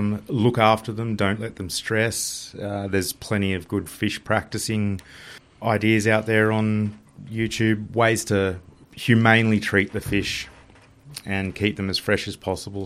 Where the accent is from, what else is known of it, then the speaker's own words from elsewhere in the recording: Invergowrie, New South Wales, Australia; So I grew up in Invergarry, but born and bred local